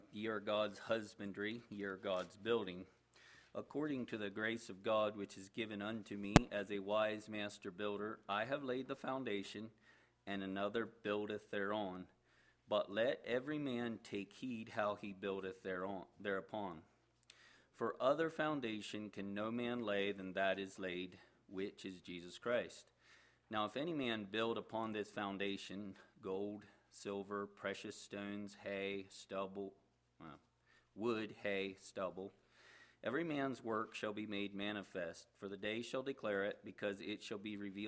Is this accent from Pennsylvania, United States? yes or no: yes; Pennsylvania, United States; And it's interesting, like growing up in Pennsylvania, the roads, or a lot of places back east, the roads curve around and there's all kinds of hills